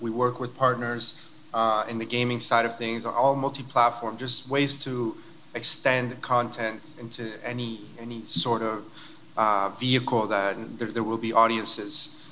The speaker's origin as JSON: {"language": "English", "country": "Colombia", "said": "and we're from Colombia originally"}